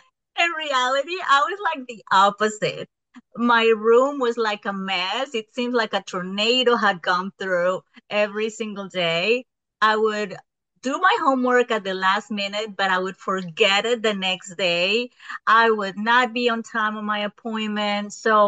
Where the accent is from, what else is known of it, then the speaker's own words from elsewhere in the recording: Colombia; English is a second language; I actually I'm from Colombia originally, but I live about 3 or 4 months of my year in the U.S., and then I travel the whole world the rest of the year.